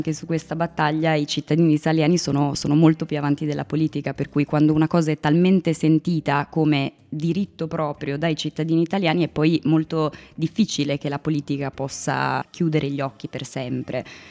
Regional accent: Ivrea, Piedmont, Italy; Tra l'altro ci sono due piemontesi, perché appunto io sono di Ivrea

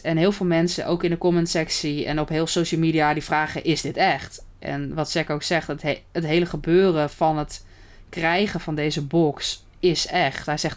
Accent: Netherlands; En ik kom wel helemaal uit Nederland.

